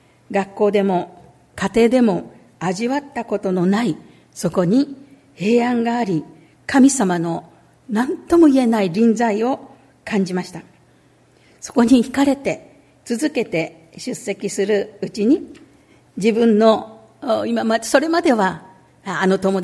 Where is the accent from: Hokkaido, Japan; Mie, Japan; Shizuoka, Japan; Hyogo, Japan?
Hyogo, Japan; Kobe; 私は神戸市の出身です。父は川崎重工という会社に勤めていましたので、その社宅のある東川崎町で中学校1年生まで在住しました。